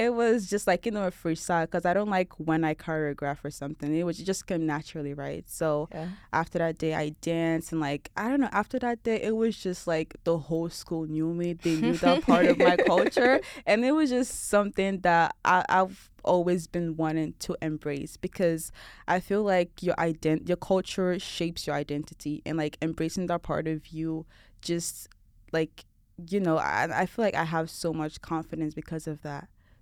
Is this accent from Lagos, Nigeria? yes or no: yes; Lagos, Nigeria; now in United States; I was born in Lagos, right? Grew up there. And then, like, I was born in a country that's very, very, like, diverse, very unique, right?